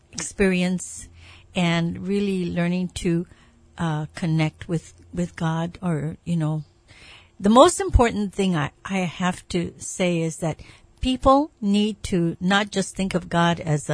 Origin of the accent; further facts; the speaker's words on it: Hawaii, United States; I grew up in the McCully and McKinley High School area. And I had a very, simple childhood.